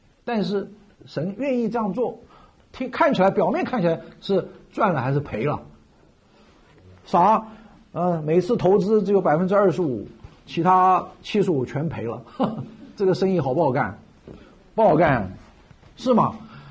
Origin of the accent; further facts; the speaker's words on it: China; 中国人是最自私的，真的，我们都是中国人